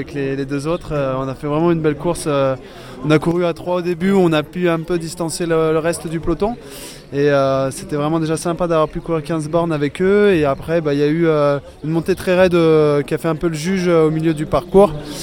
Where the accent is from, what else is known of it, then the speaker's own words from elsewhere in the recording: Sainte-Enimie, Occitanie, France; De Saint-Enimie dans les gorges du Tarn, dans Lozère.